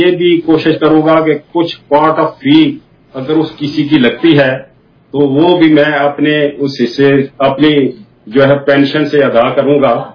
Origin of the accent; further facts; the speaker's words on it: Jhelum, Punjab, Pakistan; میں بھی dry area کا رہنے والا ہوں جیلم کا رہنے والا ہوں